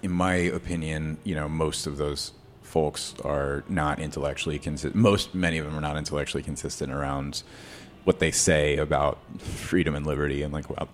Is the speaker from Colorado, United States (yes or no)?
yes; Colorado, United States; I'm from Colorado.